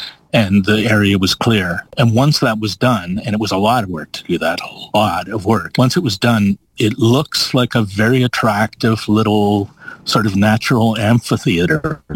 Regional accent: Canada; hey, your dog is called Margaret Atwood. We're from Canada.

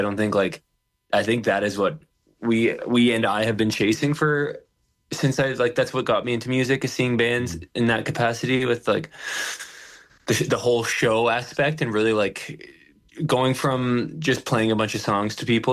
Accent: Ontario, Canada; like I grew up outside of Toronto

